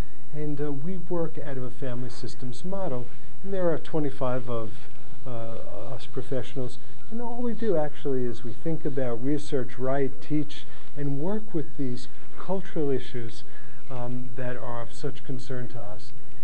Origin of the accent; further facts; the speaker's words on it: Brooklyn, New York, United States; Growing up in Brooklyn, gambling was not an acceptable behavior.